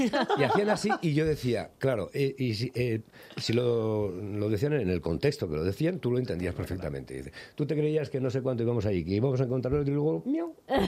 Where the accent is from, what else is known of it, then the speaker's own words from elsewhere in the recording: Zaragoza, Aragon, Spain; Yo recuerdo que yo soy aragonés, soy nacido en Zaragoza, de familia muy aragonesa